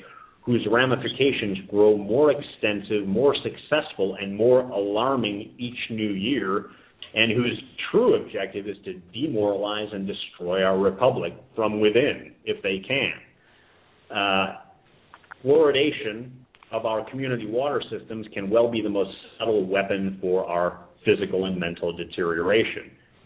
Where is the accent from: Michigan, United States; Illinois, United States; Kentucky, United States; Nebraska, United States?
Illinois, United States; Chicago; And I remember, I grew up in Chicago, I remember way back when